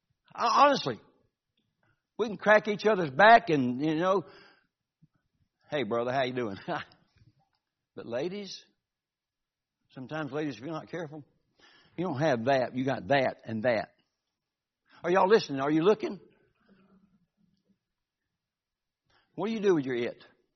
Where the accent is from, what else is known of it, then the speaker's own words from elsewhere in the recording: Georgia, United States; I was raised in South Georgia. We waved at everybody that came by.